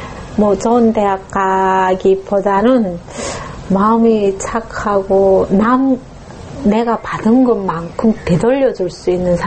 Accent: North Korea; now in South Korea; 내가 탈북자고 아빠가 중국 교포이다 보니까

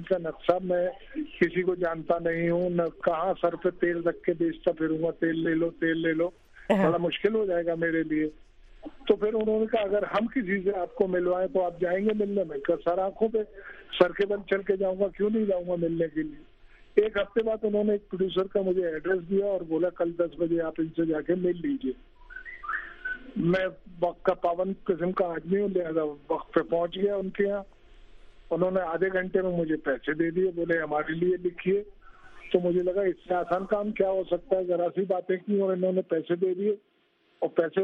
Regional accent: Aligarh, Uttar Pradesh, India; moved away as an adult; دراصل بچپن میں پیدا ہی علی گڑھ میں ہوا تھا, علی گڑھ یونیورسٹی کیمپس میں پیدا ہوا

